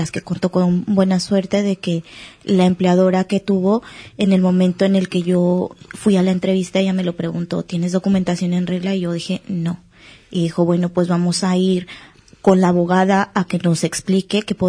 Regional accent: Mexico; now in Spain; Yo soy mexicana, llevo ya aquí 8 años en España, pasé los primeros 6 años en Madrid, trabajando como interna.

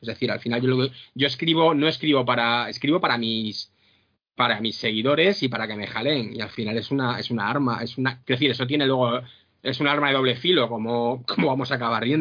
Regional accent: Basque Country, Spain; A ver, que yo soy del País Vasco y esto es muy habitual, ¿eh?

